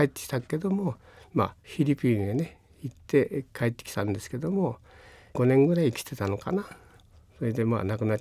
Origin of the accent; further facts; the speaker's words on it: Odenmacho, Tokyo, Japan; 私は大伝馬町で生まれたんですね。昔はお産婆さんで取り上げられたということなんですけれども